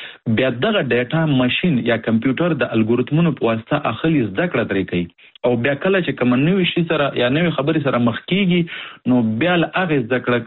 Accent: Nangarhar, Afghanistan; زه د افغانستان د ننګرهار ولایت څخه يم

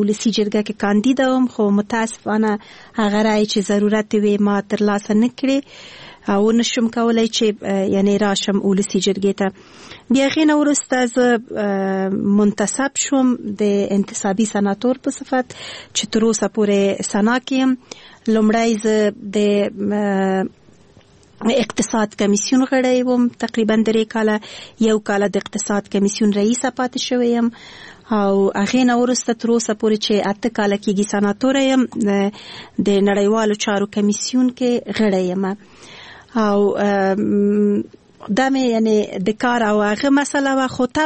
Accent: Kabul, Afghanistan; born there; زه د اصلا پلار مې د خوست ده، مور مې د پکتیا ده، او زه په خپله کابل کې زیږیدلی یم خو په هر صورت د خوست سیل کېږم.

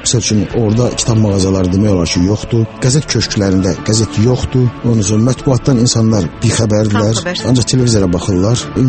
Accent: Shusha, Karabakh, Azerbaijan; also born or lived in Baku; Doğulmuşam Qarabağda, böyümüşəm, uşaqlığım keçib Şuşada. Amma özüm Qarabağın Hindar kəndində doğulmuşam. Uşaqlıq illərim keçib Şuşada 70-ci illərin əvvəllərində, 70-ci ildə elə. Bakıya köçmüşük

